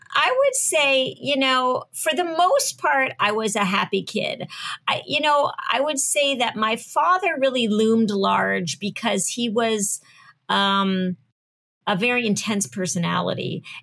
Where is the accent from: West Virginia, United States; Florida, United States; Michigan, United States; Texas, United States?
Florida, United States; also born or lived in Cincinnati, Ohio; Well, I grew up part of the time in Cincinnati. I lived in Cincinnati until I was 10. And then I grew up in Florida.